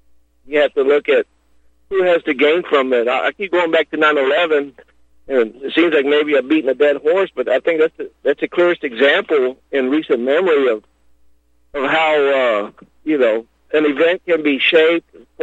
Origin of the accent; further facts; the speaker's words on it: San Antonio, Texas, United States; I grew up in San Antonio, and my family's from South Texas, and the town is pronounced Uvalde.